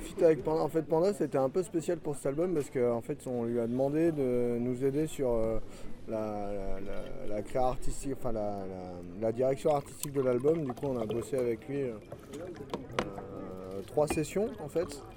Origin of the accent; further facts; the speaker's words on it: Clermont-Ferrand, Auvergne-Rhône-Alpes, France; moi je suis de Clermont-Ferrand.